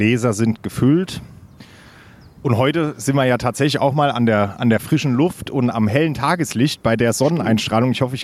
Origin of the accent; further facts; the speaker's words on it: Homburg, Saarland, Germany; Und ich freue mich umso mehr, dass wir heute tatsächlich in meiner Heimat sind, nämlich in Homburg.